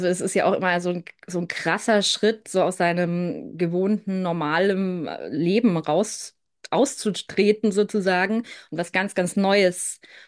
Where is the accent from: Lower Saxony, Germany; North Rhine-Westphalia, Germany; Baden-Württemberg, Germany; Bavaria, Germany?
Bavaria, Germany; Munich; Ich komme aus München ursprünglich, also so ein bisschen bayerisch, aber meine Eltern aus Hessen. Deshalb spreche ich eigentlich nichts. Halt Hochdeutsch.